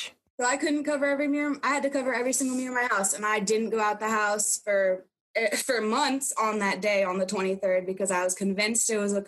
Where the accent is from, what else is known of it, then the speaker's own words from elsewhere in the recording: Alaska, United States; also born or lived in Japan; I left Japan 3 months earlier to go home to my home state to attend college as a freshman year. And then 2 months after I arrived in Alaska, I was shot.